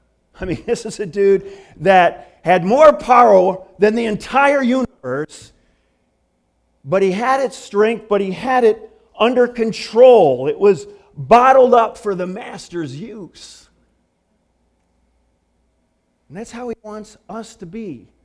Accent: Michigan, United States; I know you knew I was from Michigan originally

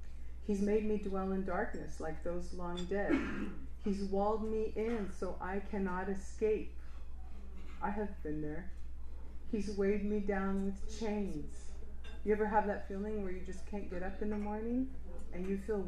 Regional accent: Los Angeles, California, United States; I was raised Catholic in East Los Angeles.

